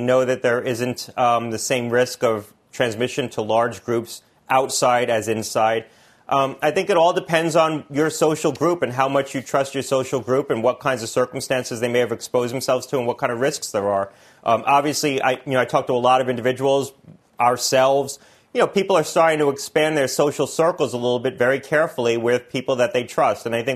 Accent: Connecticut, United States; Connecticut's working on that, my home state, on how to get testing into at-risk sites.

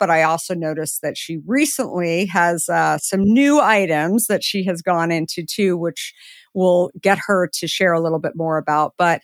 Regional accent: Arizona, United States; And for those of you who sort of follow me and my journey, I'm also from Arizona.

